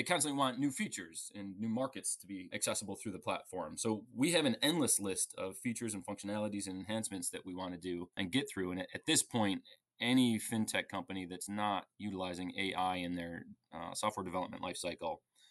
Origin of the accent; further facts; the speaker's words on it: United States; moved away as an adult; now in London, United Kingdom; So I'm an American. My accent probably gives me away there, but I'm based in London. Been there for 15 years.